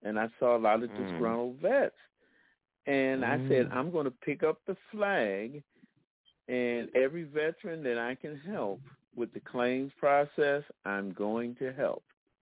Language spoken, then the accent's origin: English; Philadelphia, Pennsylvania, United States; I am a native, born and raised Philadelphian. That's where I grew up.